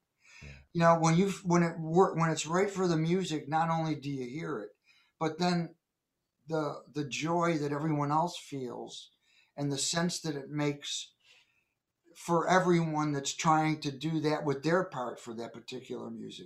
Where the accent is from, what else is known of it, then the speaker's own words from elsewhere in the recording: New York, United States; And I was in L.A., you know, doing some work out there. I was from New York.